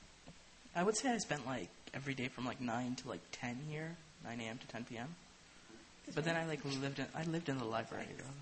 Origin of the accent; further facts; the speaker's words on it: Toronto, Ontario, Canada; because I came from Toronto, and I didn't speak French very well.